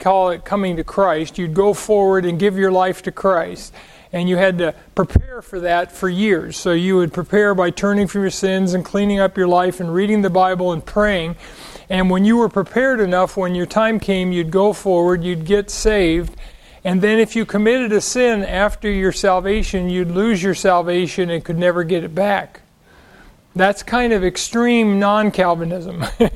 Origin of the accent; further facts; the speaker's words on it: California, United States; I grew up in Southern California in a Pentecostal holiness group.